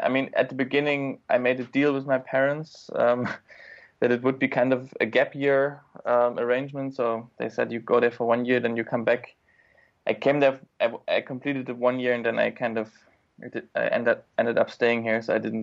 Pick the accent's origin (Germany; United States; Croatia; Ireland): Germany; I grew up in Germany.